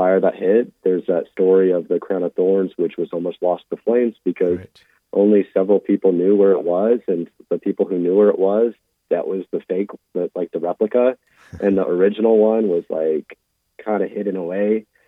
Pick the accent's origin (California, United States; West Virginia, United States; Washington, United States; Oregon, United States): Washington, United States; Spokane; because I'm from Spokane, Washington, so we'll say Spokane, Washington.